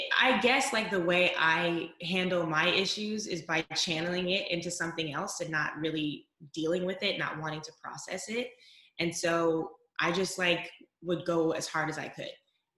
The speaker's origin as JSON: {"language": "English", "region": "North Carolina", "country": "United States", "said": "and I'm from North Carolina. So I had gone from, you know, small-ish town in North Carolina to moving all the way across the country and living in LA."}